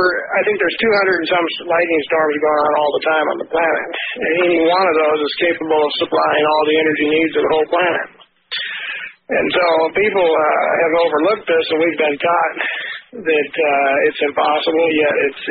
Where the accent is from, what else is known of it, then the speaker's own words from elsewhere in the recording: Alaska, United States; I was born in Alaska and raised there.